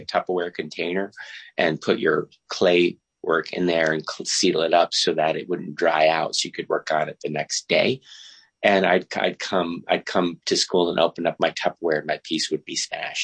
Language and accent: English; Alter Ridge, New York, United States; I usually, when I meet people, I say I'm from Alter Ridge, upstate New York. And then they say, where's that? And I say, well, it's just right outside of Malta.